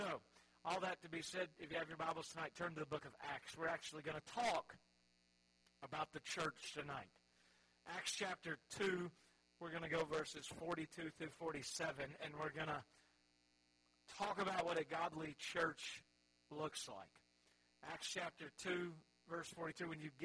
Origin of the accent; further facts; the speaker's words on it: Charlotte, North Carolina, United States; also born or lived in Greensboro, United States; I'm not from Alabama. I'm actually from Charlotte, North Carolina. My dad and mom still live there. My sisters live around there a little bit. My brother lives there. But we grew up in a pastor's home, so we were a little bit everywhere.